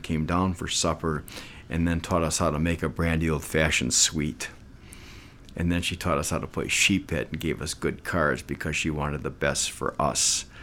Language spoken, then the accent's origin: English; Milwaukee, Wisconsin, United States; We talked about our uncles and our aunts and our cousins growing up in Milwaukee.